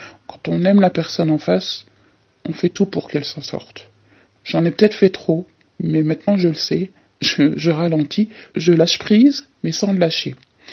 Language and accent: French; Belgium; je viens de Belgique